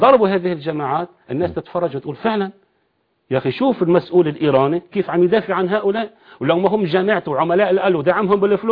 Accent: Tripoli, North Governorate, Lebanon; أنا كنت في صيدا، كنت مهجرا في ذلك الوقت بسبب النظام السوري، أنا ابن طرابلس لكن كنت في صيدا في تلك الفترة.

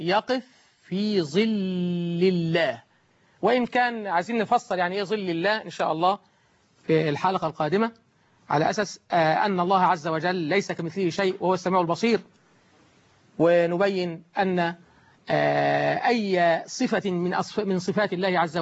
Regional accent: Egypt; وأن يجعل بلدنا مصر بلد أمن وأمان وخير وعدل وإحسان

